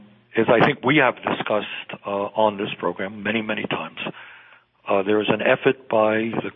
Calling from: Philadelphia, Pennsylvania, United States; I'm calling you from Philadelphia. That's why it went on the screen. I'm in the airport in Philadelphia

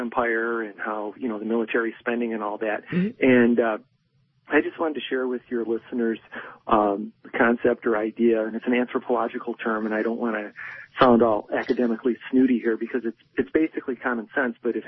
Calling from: Westland, Michigan, United States; Oh, Westland.

